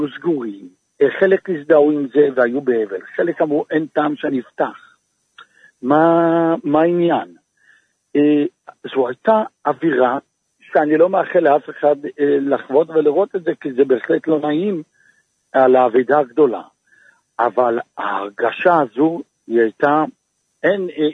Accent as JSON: {"language": "Hebrew", "town": "Jerusalem", "region": "Jerusalem District", "country": "Israel", "said": "אני ירושלמי"}